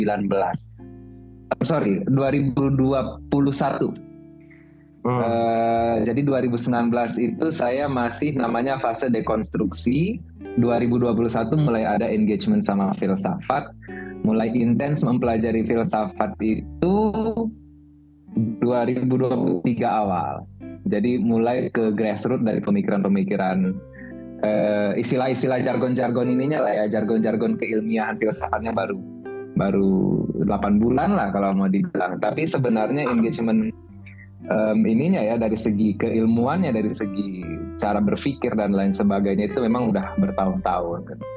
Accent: Medan, North Sumatra, Indonesia; pasti saya kan asli Medan ya

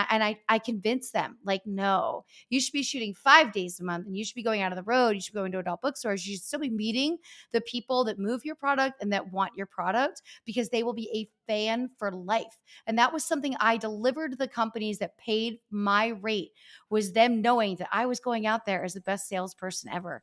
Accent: Pennsylvania, United States; moved away as an adult; if you remember when I came out from Pennsylvania, I was in my 20s. I'm this young girl, but growing up in the Northeast and also working in the clubs in the Northeast made me tougher.

